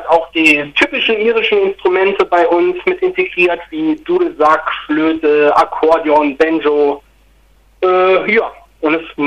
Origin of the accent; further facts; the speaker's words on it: Saarland, Germany; Uns gibt's seit 2015. Wir kommen alle aus dem Saarland.